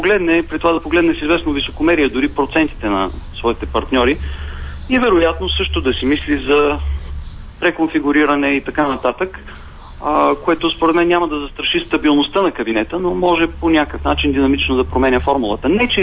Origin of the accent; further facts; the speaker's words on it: Stara Zagora, Stara Zagora Province, Bulgaria; В моя роден град Стара Загора има уникално своеволие